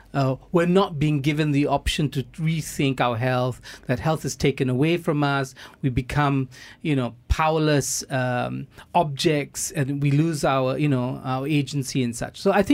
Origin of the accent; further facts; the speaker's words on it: Singapore; I grew up in Singapore